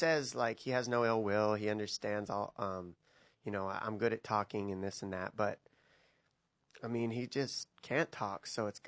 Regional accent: Arizona, United States; now in San Diego, United States; I'm from Arizona. That's where I was raised, but I was born in San Diego, and now I live in San Diego.

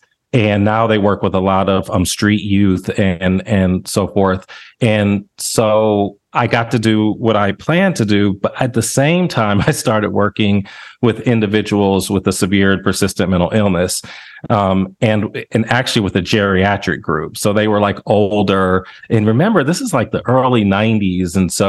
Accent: Akron, Ohio, United States; now in Tennessee, United States; I am originally from Ohio, Akron, Ohio, to be specific, and went to university up in Cleveland.

